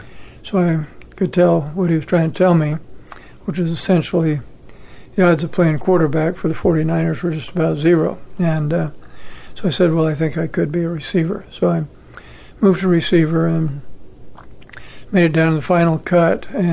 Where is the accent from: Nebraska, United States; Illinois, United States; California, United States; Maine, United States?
Nebraska, United States; Hastings; So I eventually went to Hastings College, which was a small college here in my hometown.